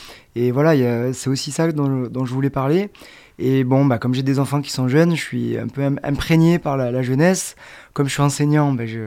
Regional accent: Aix-en-Provence, Provence-Alpes-Côte d'Azur, France; même si vous l'entendez peut-être un petit peu à ma manière de parler, mon accent. Je suis originaire d'Aix-en-Provence.

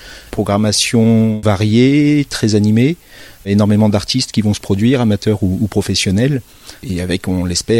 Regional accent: Île-de-France, France; now in Digne-les-Bains, France; je viens de la région parisienne, le Val d'Oise. J'étais dans une ville qui s'appelle Méry-sur-Oise auparavant

